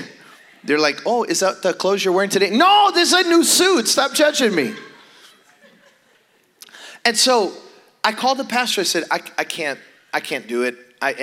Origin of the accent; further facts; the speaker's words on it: Chicago, Illinois, United States; I was raised in Chicago, but like, you know, western suburbs.